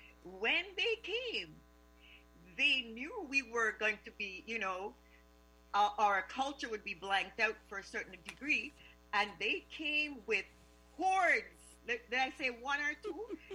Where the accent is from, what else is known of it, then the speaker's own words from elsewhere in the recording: Quebec, Canada; previous to that, I grew up on the West Island.